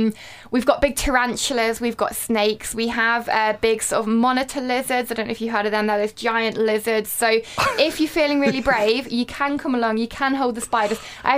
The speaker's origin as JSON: {"language": "English", "region": "South East England", "country": "United Kingdom", "lives_now": "Macclesfield, United Kingdom", "said": "So I'm actually from Sussex originally, so I'm not local to here"}